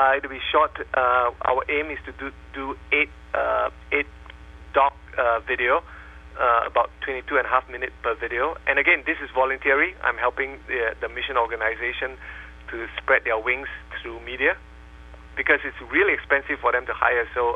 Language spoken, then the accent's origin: English; Singapore; English is a second language; now in United States; You know, where I come from, I came from Singapore, where all police officer has one job, and that's a police officer.